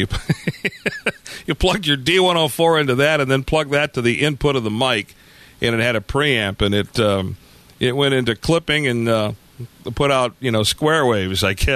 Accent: Detroit, Michigan, United States; Well, see, I grew up in the Detroit area

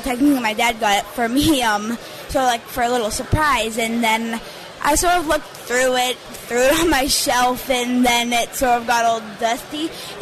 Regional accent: Harvest, Alabama, United States; Harvest, Alabama, which is about 15 miles northwest of Huntsville.

